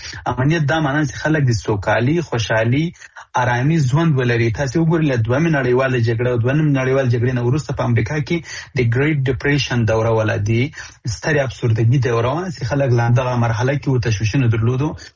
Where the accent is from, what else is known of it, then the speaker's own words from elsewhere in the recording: Afghanistan; زه د افغانستان د یو بچی په صفت باندې د دې وطن د یو زوی په صفت